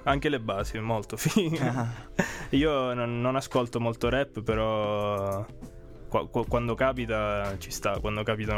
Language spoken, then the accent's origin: Italian; Sicily, Italy; Io sono il polentone dell'Africa, sono siciliano, quindi...